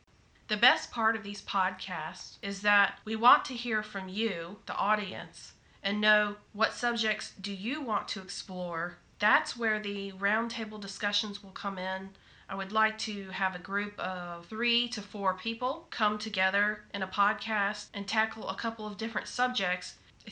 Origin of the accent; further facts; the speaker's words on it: the South, United States; accent: Southern; I have a Southern accent because I am an American who lives in the South of the United States, although not in the Deep South.